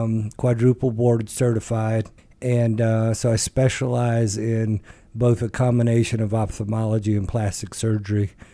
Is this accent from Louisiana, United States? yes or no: yes; Louisiana, United States; When I was growing up in Louisiana, my parents, Penny and Muggsy, and Muggsy's the mom and Penny's the dad.